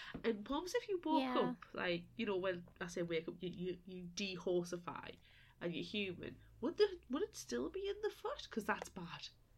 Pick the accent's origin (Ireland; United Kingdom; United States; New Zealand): United Kingdom; accent: British; my British class accent